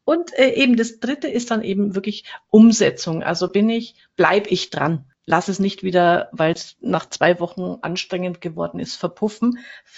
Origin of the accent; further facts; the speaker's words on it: Germany; Bei uns in Deutschland